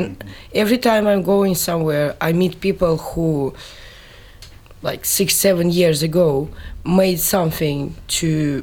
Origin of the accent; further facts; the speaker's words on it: Russia; Maybe because I'm from Russia, who used to be a Soviet Union with Lenin.